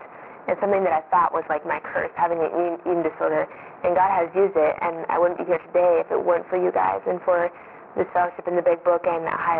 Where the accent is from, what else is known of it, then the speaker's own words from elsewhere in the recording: Broomfield, Colorado, United States; I grew up in Colorado in a town called Broomfield, and went to college in central New York